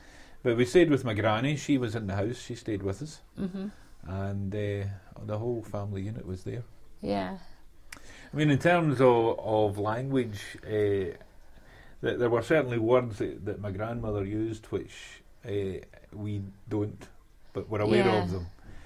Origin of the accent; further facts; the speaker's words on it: Glasgow, Scotland, United Kingdom; born there; Well, I was born in Sandy Hills in the east end of Glasgow